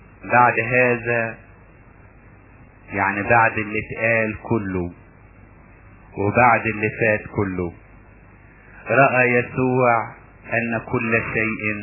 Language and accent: Arabic; Upper Egypt, Egypt; مثل كان يقولوه عندنا في الصعيد، مش عارف ان كنتوا حافظين ولا لا